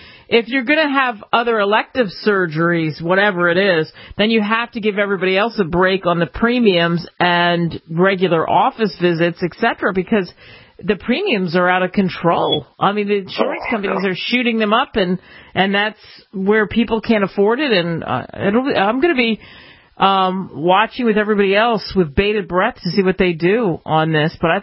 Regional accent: New Jersey, United States; I grew up near the Pine Barrens in New Jersey.

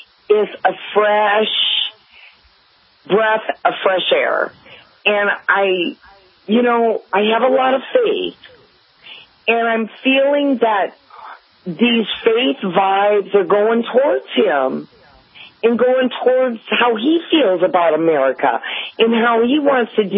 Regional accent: Illinois, United States; I was born and raised in Illinois, and my dad was a diehard Cub fan.

